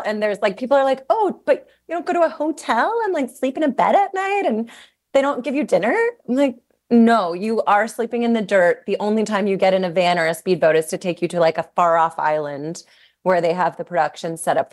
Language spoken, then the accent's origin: English; the South, United States; Yeah, look, I grew up in the South. This is like the food we are fed.